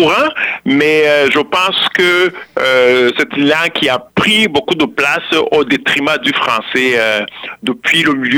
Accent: Rwanda; first language Kinyarwanda; French is a second language; Alors au Rwanda, la première langue, ma langue maternelle, c'est le Kinyarwanda.

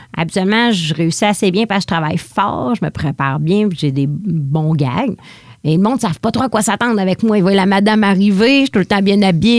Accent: Quebec, Canada; accent: Lac-Saint-Jean; je garde quand même ma touche très Lac-Saint-Jean. Mon accent est présent. J'ai des expressions du Lac-Saint-Jean dans mon humour, dans ma façon d'être au quotidien.

